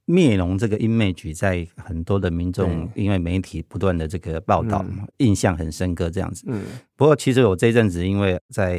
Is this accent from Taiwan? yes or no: yes; Pingtung County, Taiwan; 其实我本身是屏东人，所以我比较会关注屏东的一些相关的议题。